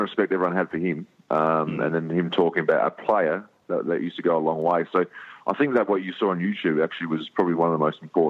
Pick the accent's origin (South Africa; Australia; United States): Australia; South Australia; I was from the Adelaide Hills, so I played against men at about 14, 15, you know, typical country stuff where you just go and play in the seniors when you're younger.